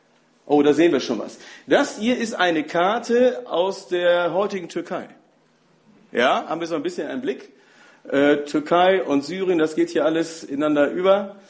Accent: North Rhine-Westphalia, Germany; Ich komme aus dem Ruhrgebiet.

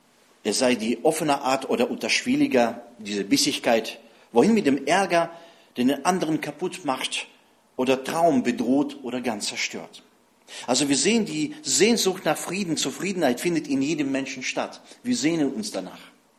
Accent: Siberia, Russia; now in Germany; Nun, ich bin geboren und aufgewachsen in Sibirien

